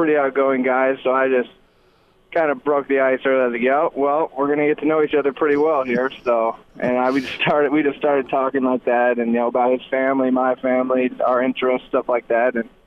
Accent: Nebraska, United States; It's kind of, you know, where I come from. And, you know, growing up in Nebraska, I feel that's how a lot of Nebraska guys are.

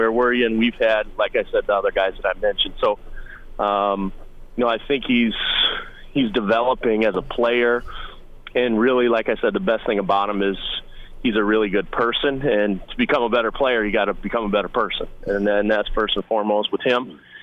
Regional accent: Iowa, United States; I'm originally from Iowa, so, you know, I grew up about an hour from Iowa City.

